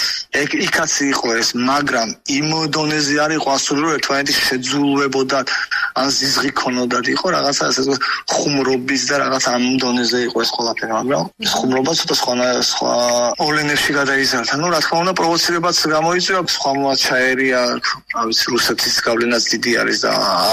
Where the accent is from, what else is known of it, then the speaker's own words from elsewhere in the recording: Sukhumi, Abkhazia, Georgia; now in Batumi, Georgia; მე თავს ბათუმელავ თული უკვე რომ არ მე ყოველთვის ძახი სოხუმელი ვარ მეთქე, მაგრამ თავს ბათუმელავ, იმიტომ რომ არ გავიზარდე ამ ქალაქმა მომცად ყველაფერი რაც მაქვს, მეგობრები, ახლობლები.